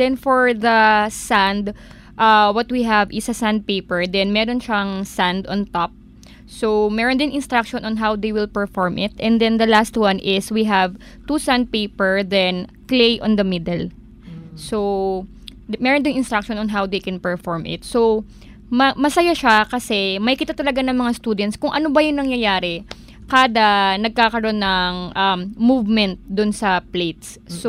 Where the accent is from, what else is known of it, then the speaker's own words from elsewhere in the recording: Luzon, Philippines; taga Luzon po ako, eh sila taga Mindanao.